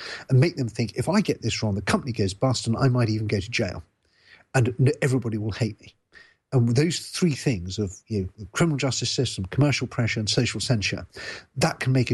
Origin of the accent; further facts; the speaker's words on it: United Kingdom; when I grew up in the United Kingdom